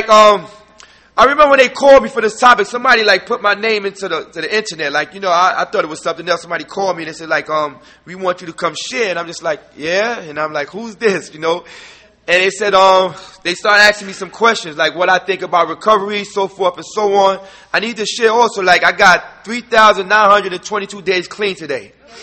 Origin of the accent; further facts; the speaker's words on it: New York, United States; And, we drove from a long distance as well, right? We're from New York.